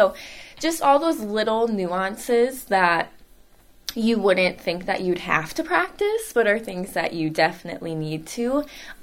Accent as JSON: {"language": "English", "town": "Huron", "country": "United States", "tie": "born or raised there", "said": "So I really do credit that to growing up in Huron and being able to be a three sport athlete all year"}